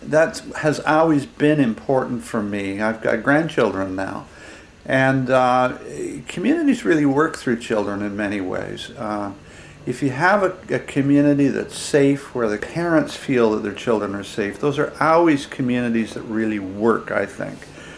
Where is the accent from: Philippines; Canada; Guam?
Canada; London, Ontario; I grew up in London, Ontario.